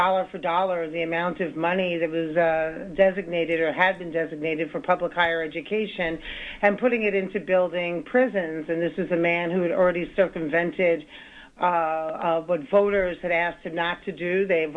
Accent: Manhattan, New York, United States; also born or lived in Bronx; I was born in the Bronx and raised in Manhattan, although I've been a proud Brooklynite for roughly 30 years.

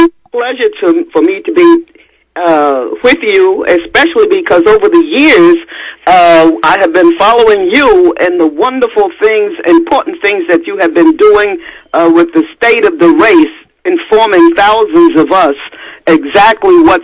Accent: New York City, New York, United States; I was born in Harlem Hospital and raised in Harlem on 115th Street between Lenox and Fifth Avenue

